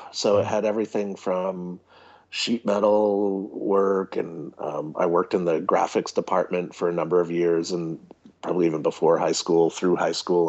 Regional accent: Rhode Island, United States; I grew up in a small fabrication shop, and I grew up in Rhode Island as well.

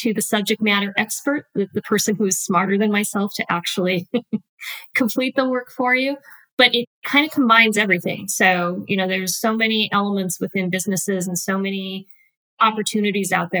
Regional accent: Wyoming, United States; moved away as an adult; also born or lived in Utah; I am originally from Wyoming. You know, I throw that out there because there aren't many of us. So it definitely kind of makes you the standout when you can say that. Born and raised there, went to the University of Wyoming. Moved to Utah. I was there for about 22 years.

